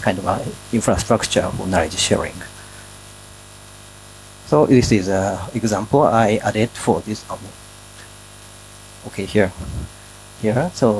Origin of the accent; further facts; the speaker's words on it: Japan; English is a second language; from Japan